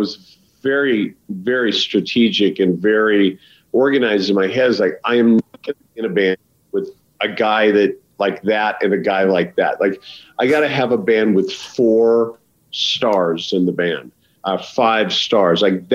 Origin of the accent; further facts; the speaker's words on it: Idaho, United States; I'm literally 2 hours from where I grew up in Idaho, right across the Grand Tetons.